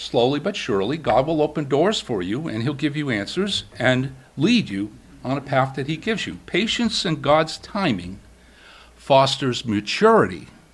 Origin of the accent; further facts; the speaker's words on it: Massachusetts, United States; I went back to where I grew up in central Massachusetts. You probably can tell by my accent.